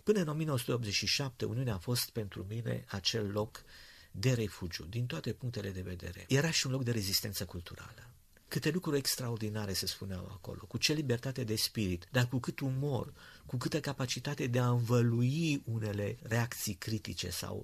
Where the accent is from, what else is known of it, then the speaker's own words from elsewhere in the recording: Rădăuți, Suceava County, Romania; băiatul care eram eu atunci de la Rădăuți